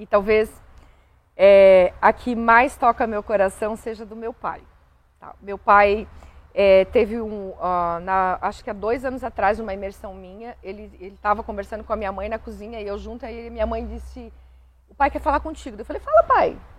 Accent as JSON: {"language": "Portuguese", "town": "Timbó", "region": "Santa Catarina", "country": "Brazil", "tie": "born or raised there", "said": "eu sempre fazia essas imersões lá na minha cidade, né? Lá na minha região, que é Timbó."}